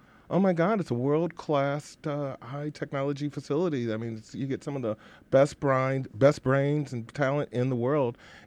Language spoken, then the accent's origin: English; West Willow, Michigan, United States; I grew up in West Willow, moved there in 76, and it was an awesome place to grow up, diverse neighborhood, solid working class.